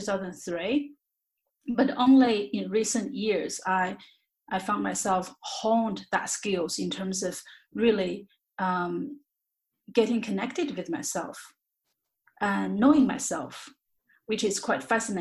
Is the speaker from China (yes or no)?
yes; China; English is a second language; moved away as an adult; now in Australia; I was born in China. I grew up there. I came to Australia when I was 26 years old in 2002.